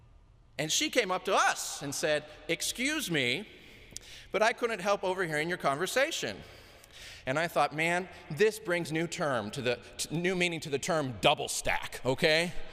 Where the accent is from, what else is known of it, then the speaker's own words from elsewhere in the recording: Idaho, United States; And I grew up in southern Idaho